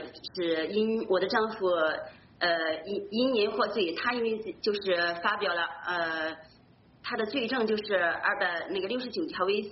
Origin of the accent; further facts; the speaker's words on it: Henan, China; moved away as an adult; also born or lived in Xinjiang; now in United States; 我们是从我们的河南老家，然后也是悄悄的偷偷的，然后是背着家人，然后我们是带着大包小包